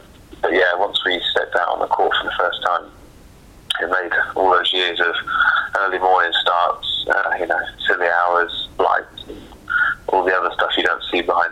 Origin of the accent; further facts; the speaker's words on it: Poole, South West England, United Kingdom; I've played locally, so I grew up in Poole.